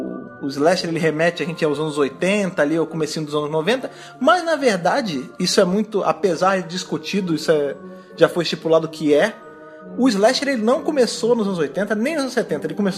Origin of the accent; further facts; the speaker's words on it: Rio de Janeiro, Brazil; eu fui nascido e criado no Rio de Janeiro, né, cara? Que é sempre um calor absurdo, independente se tá no inverno ou no verão.